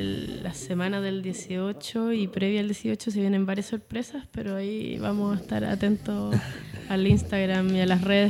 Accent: Colombia; yo soy colombiano

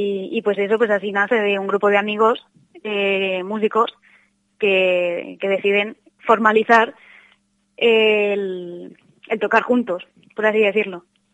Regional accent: La Roda, Castilla-La Mancha, Spain; Sí, tiene gente, la mayoría somos del pueblo, pero sí que tiene gente de Albacete, de Munera o de Quintanar del Rey.

